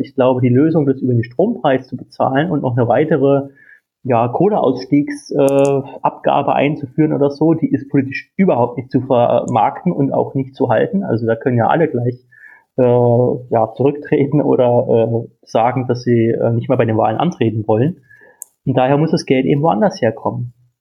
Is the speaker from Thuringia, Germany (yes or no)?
yes; Thuringia, Germany; also born or lived in Saxony; now in Berlin, Germany